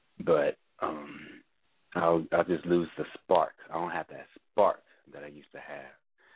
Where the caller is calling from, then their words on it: Raleigh, North Carolina, United States; I'm calling from Raleigh.